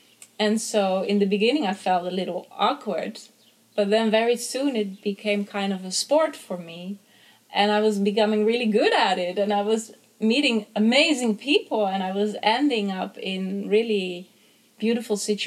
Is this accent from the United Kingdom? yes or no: no; Netherlands; moved away as an adult; I always wanted to leave my home country, Holland